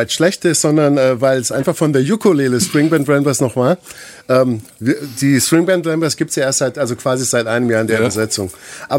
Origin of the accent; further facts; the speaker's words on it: Hesse, Germany; Aus Oberhessen.